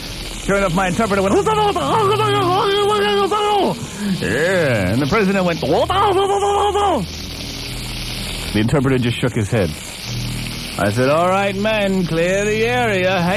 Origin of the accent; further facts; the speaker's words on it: Louisiana, United States; but I'm from Louisiana, number one and number two.